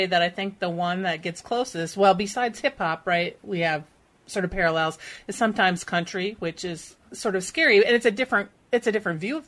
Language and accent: English; Minneapolis, Minnesota, United States; I grew up in Minneapolis, right? So I grew up, you know, during this time when maybe a kinder, gentler punk in some ways, right?